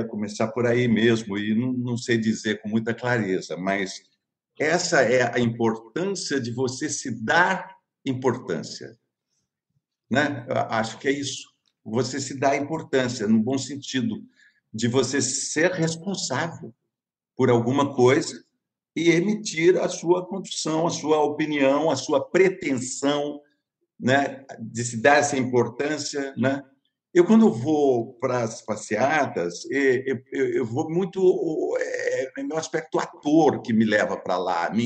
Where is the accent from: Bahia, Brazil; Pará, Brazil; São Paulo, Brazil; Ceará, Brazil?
São Paulo, Brazil; Sorocaba; Isso estava na cabeceira da minha cama quando eu era garoto em Sorocaba.